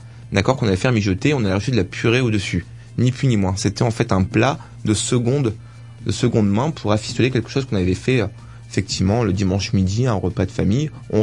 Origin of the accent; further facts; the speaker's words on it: Italy; en tant qu'Italien